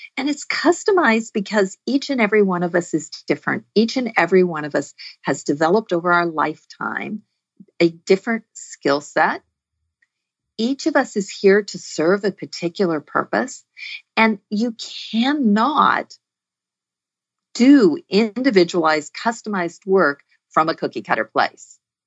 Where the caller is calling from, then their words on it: California, United States; I am. I'm on the Central Coast. So, beautiful, temperate day.